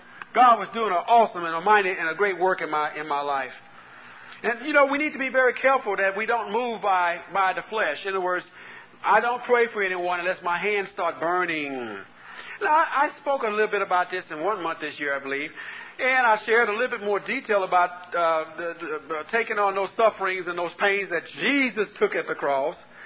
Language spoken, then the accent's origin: English; Texas, United States; Men, you might be careful with your ties. I'm from Texas.